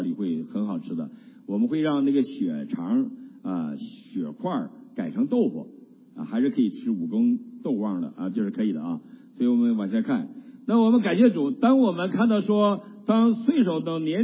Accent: Heilongjiang, China; 我们家原来在中国东北黑龙江省万奎县，我们叫吴井子，小名叫吴井子最早。那么吴井子我们家有一个屯叫浅水六，那个屯的地大概80%是我们家的，那当然现在都没了，都没了。那我就生在那

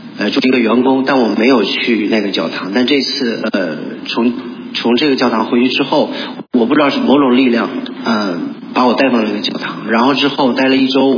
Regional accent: Beijing, China; 我来自北京，

